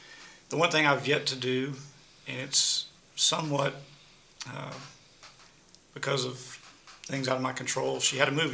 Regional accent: Georgia, United States; We are from Cobb County, so since 2003 I've had a heating and air business out of the West Cobb area.

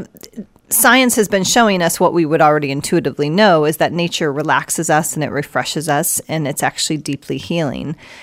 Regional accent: Iowa, United States; now in Massachusetts, United States; I grew up in Iowa my whole life, and then I would come to Boston to visit my sister

